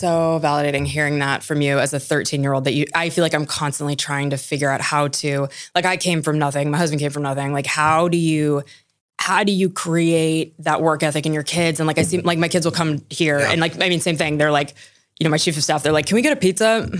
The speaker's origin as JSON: {"language": "English", "country": "Germany", "tie": "born or raised there", "said": "so I grew up in Germany and the commercials"}